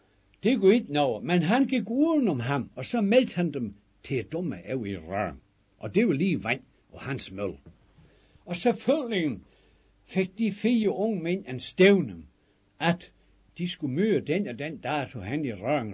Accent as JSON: {"language": "Danish", "town": "Jels", "region": "Region of Southern Denmark", "country": "Denmark", "tie": "born or raised there", "said": "Jeg er jo op fra Jels Aueby. Og det var jo mange gode dansk kristelig hjem."}